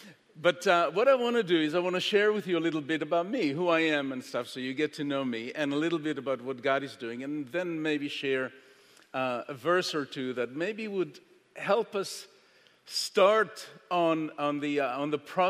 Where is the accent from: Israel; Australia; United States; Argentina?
Israel; I was born in Israel, raised in Israel, became a hippie at a very young age.